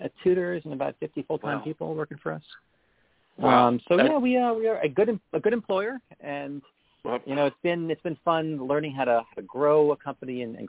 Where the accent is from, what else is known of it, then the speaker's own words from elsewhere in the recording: Atlanta, Georgia, United States; and I call from the 404. And yeah. It's my hometown. I grew up here and been here for many years.